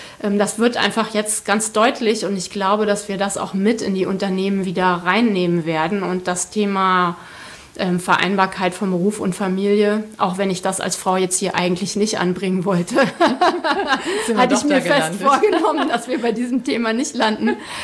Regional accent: Hesse, Germany; Ich darf das sagen, ich komme wirklich aus dem Dorf im Zonenrandgebiet, wo diese Eigenschaften ganz besonders nochmal potenziert vorkommen.

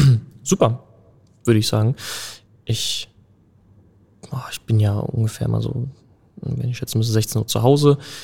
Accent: Berlin, Germany; Ich bleibe in Weißensee. Da bin ich bin in Friedrichshain geboren, also im Krankenhaus Friedrichshain. Aber seitdem ich denken kann, wohne ich und lebe ich in Weißensee. Und da bleibe ich auch.

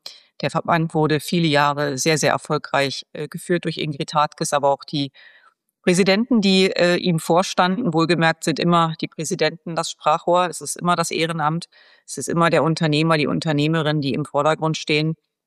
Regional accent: Cottbus, Brandenburg, Germany; Ich komme ursprünglich aus den neuen Bundesländern, bin geboren und aufgewachsen in Cottbus.

